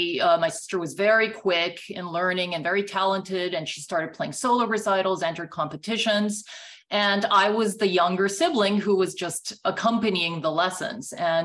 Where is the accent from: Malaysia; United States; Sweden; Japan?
Japan; first language Japanese; English is a second language; So I was born in Japan, but I have a Korean background.